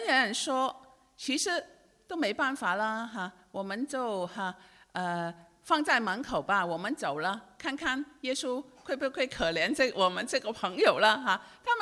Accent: Hong Kong; 好像我是从香港来

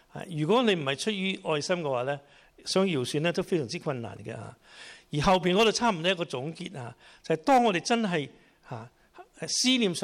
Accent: Hong Kong; now in United Kingdom; 我哋可能特別嘅關心香港人啊。我係嚟咗英國好耐，所以我對英國咧亦都有啲特別

